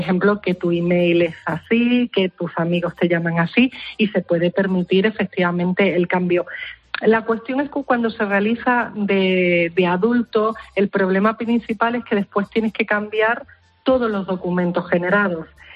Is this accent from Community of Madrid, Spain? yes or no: no; Extremadura, Spain; hay un nombre muy típico en Extremadura, de donde soy, que es Montaña.